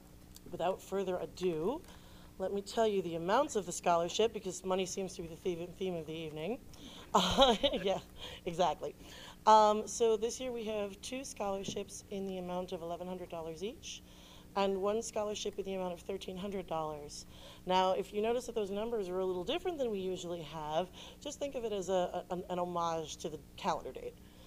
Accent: Syracuse, New York, United States; I grew up in Syracuse, for those of you who may not know

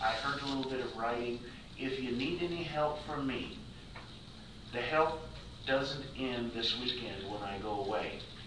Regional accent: Missouri, United States; even though I'm from Missouri, it wouldn't bother me at all if you did

